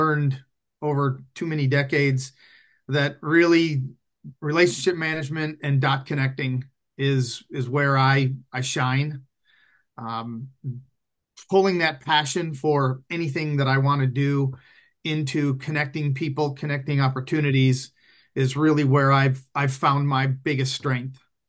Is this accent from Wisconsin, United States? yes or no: no; Detroit, Michigan, United States; Born and raised in the Motor City.